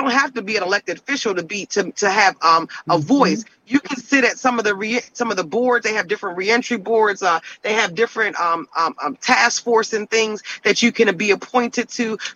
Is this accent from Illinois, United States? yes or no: no; Washington, District of Columbia, United States; I actually went to my hometown. I'm a DC native. I was born in Washington, DC.